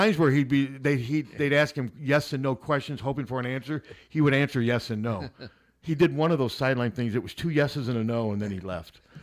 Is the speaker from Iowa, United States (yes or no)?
yes; Des Moines, Iowa, United States; Turning down my hometown.